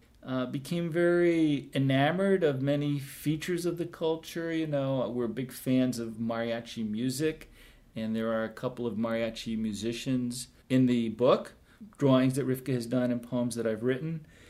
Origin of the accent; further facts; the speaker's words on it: New Jersey, United States; born there; now in Texas, United States; In fact, my wife and I are originally from the East Coast. She was born in Philadelphia, and I was born in New Jersey. And we came down here in 2001.